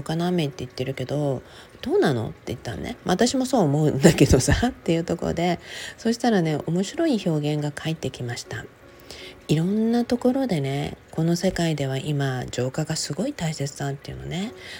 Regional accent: Okinawa, Japan; now in Los Angeles, United States; 私は沖縄出身なので

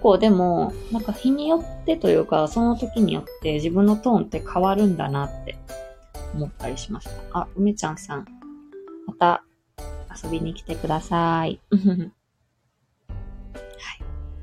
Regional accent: Kansai, Japan; accent: Kansai; 関西弁しか話せないってだけなんですけど。なんか結構私の関西弁がいかにも関西弁みたいな。結構強い関西弁って言われることもあって。

